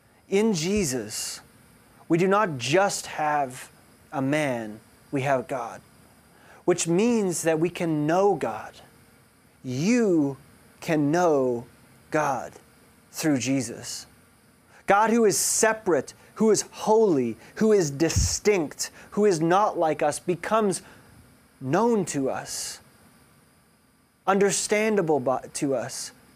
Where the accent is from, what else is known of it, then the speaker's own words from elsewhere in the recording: South Africa; my background growing up in South Africa